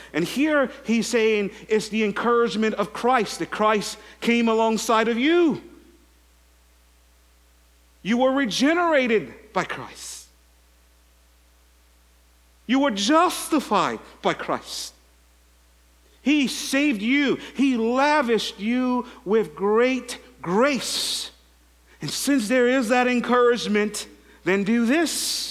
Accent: St. Lucia; I'm black and many of you are white. I'm from St. Lucia

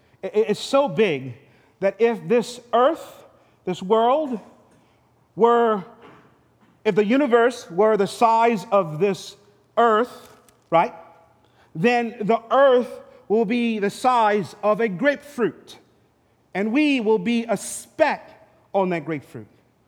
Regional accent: St. Lucia; But I remember growing up in St. Lucia, man

